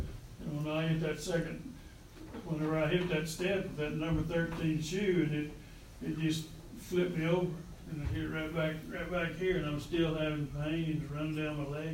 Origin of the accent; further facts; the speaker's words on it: Brown County, United States; I grew up in Brown County, went off teaching school for 50 years, so, but my home is Brown County